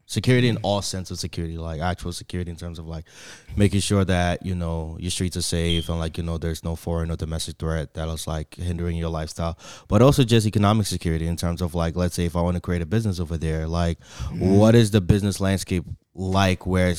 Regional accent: United States; because I'm from the States and I come down there

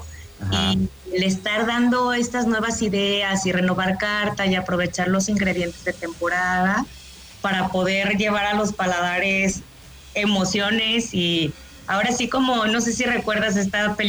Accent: Mexico; lo cual es un orgullo para todos como mexicanos

